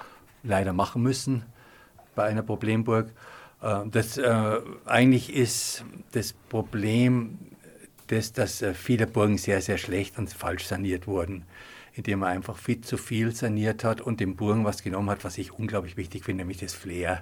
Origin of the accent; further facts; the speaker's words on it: Munich, Bavaria, Germany; Ich bin ja ein Münchner und Südmünchner auch noch.